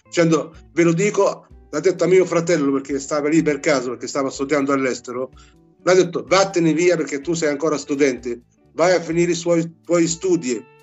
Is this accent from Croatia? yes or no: no; Palestine; now in Italy; A me me l'ha insegnato mio nonno e io continuo con quella idea che quella è la mia terra perché è la mia nostra terra, storicamente è la nostra terra.